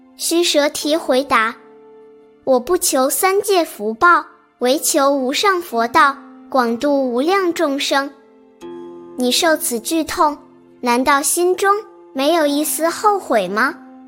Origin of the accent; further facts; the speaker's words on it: China; 我们中国人讲孝亲尊师这四个字